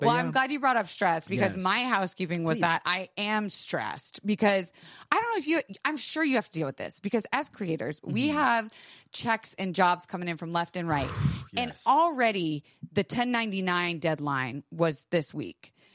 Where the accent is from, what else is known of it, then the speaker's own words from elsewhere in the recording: Florida, United States; It's growing up in Florida.